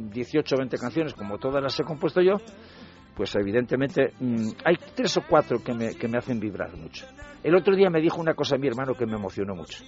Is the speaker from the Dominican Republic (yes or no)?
no; Gijón, Asturias, Spain; fui el pregonero de las fiestas de Begoña de Gijón, que es mi pueblo